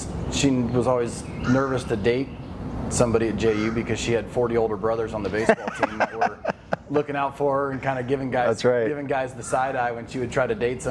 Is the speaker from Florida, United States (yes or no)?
yes; Gainesville, Florida, United States; Yeah, born and raised in Gainesville, University of Florida didn't think highly of my baseball ability